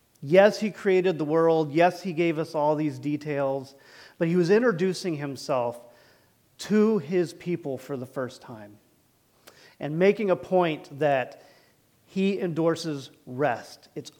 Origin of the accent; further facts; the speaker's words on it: the South, United States; And I was raised primarily in the South, and I called everybody sir and ma'am